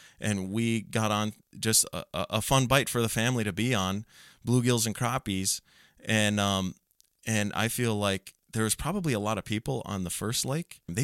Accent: Pelican Rapids, Minnesota, United States; Like going back home where I grew up and around Pelican Rapids and all the lakes in Otter Tail County, where I want to fish new water.

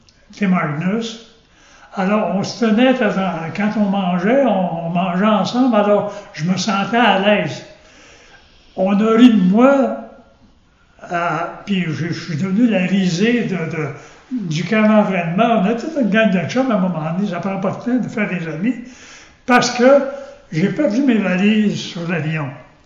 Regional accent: Quebec, Canada; Moi, je venais du Québec, il fait froid ici

